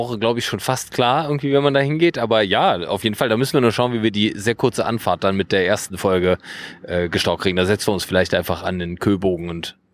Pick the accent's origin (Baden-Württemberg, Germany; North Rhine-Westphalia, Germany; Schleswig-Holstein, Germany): North Rhine-Westphalia, Germany; Düsseldorf; Ja, fantastisch.